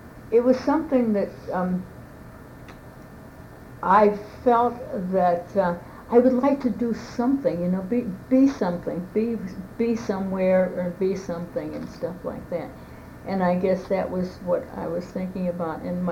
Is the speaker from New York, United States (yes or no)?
no; Avoca, Pennsylvania, United States; also born or lived in Wilkes-Barre; I was born in Wilkes-Barre, Pennsylvania. I was the youngest, the last child, that was born. My family moved to a little town called Avoca, Pennsylvania.